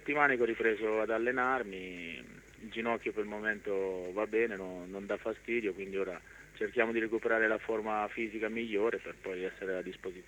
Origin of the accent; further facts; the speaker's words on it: Città di Castello, Umbria, Italy; born there; io sono dell'Umbria, originario di, sono nato a Città di Castello, vivo in un piccolo paesino in provincia di Perugia che si chiama Citerna